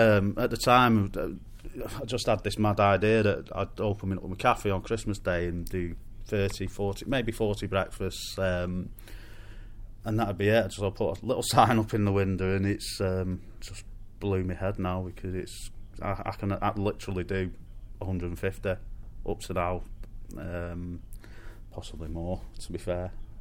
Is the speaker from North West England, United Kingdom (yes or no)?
yes; Manchester, North West England, United Kingdom; I grew up in Care in Manchester